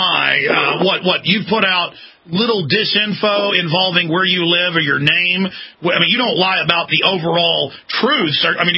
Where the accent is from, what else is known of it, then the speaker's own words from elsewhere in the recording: Dallas, Texas, United States; now in Austin, United States; Up where I came from in Dallas, it was people going to the hospital every weekend. I love living in Austin.